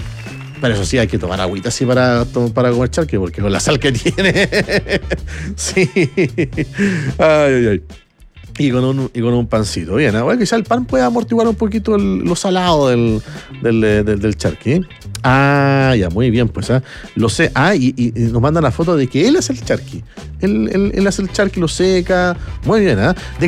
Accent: Arica, Arica y Parinacota, Chile; soy de Arica y tenemos tomates para exportar a Chile y otros países.

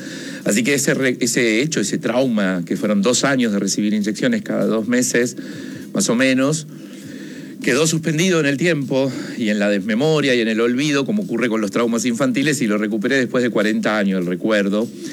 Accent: La Unión, Los Ríos, Chile; born there; yo nací en La Unión

